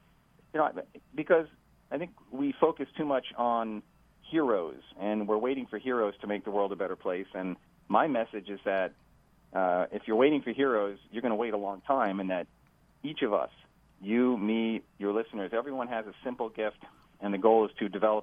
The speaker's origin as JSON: {"language": "English", "country": "United States", "said": "Well, I think it's just as an American and someone who loves the flag, I fly the flag outside my home every day for 30 years."}